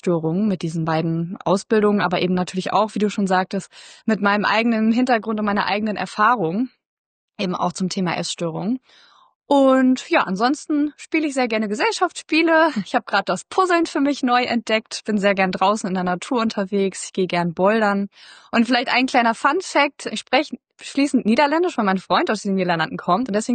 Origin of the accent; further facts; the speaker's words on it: Germany; ich bin 34 Jahre alt, ich komme aus der Nähe von Hamburg